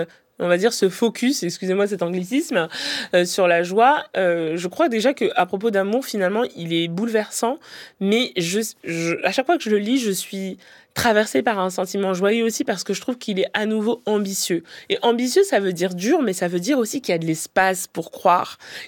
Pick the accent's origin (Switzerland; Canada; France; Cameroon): Cameroon; Moi, je suis camerounaise